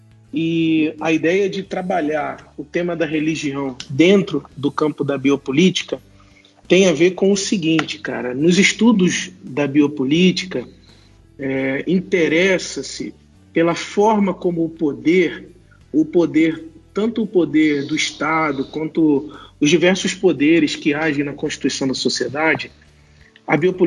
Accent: São Gonçalo, Rio de Janeiro, Brazil; now in São Paulo, Brazil; sou do Rio de Janeiro, de São Gonçalo, do Rio de Janeiro. Estou aqui em São Paulo há um pouco mais de 2 anos.

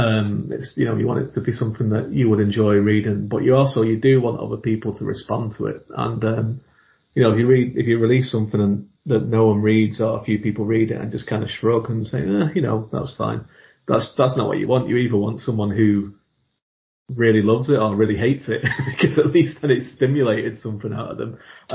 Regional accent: North West England, United Kingdom; I grew up in England in the 80s, and I grew up in the northwest of England, which is like the Manchester area, so it's where it just kind of touches Wales, and there's a lot of Celtic influence there

